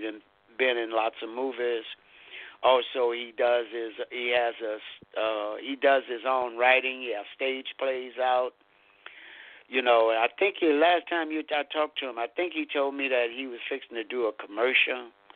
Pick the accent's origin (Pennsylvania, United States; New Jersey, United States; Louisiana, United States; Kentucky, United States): Louisiana, United States; Lake Charles; This brother here, he's from Lake Charles, Louisiana, my hometown